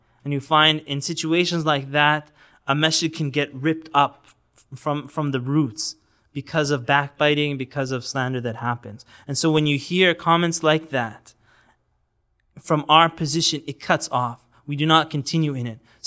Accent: Canada; we're Canadian, so we didn't even have a problem with that.

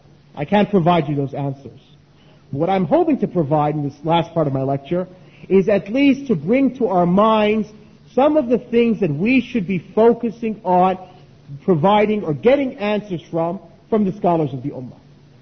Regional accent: United States; I'm an American, you might be a Britisher, third person might be Frenchman, and so forth.

